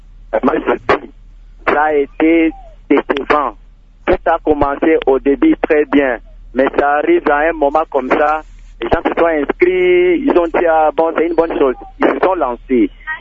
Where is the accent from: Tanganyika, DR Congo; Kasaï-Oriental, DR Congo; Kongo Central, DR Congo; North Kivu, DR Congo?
Tanganyika, DR Congo; Manono; Je suis ressortissant de Manono.